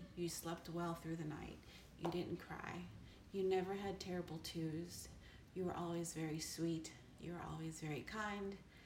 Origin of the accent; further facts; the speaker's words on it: Miami, Florida, United States; also born or lived in Baton Rouge; I grew up here in Miami, Florida.